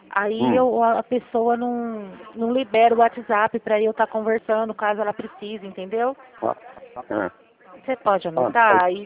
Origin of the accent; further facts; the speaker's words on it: Flora Rica, São Paulo, Brazil; eu sou de Flora Rica e trabalho aqui em Dracena. Sou de Flora Rica e trabalho aqui em Dracena.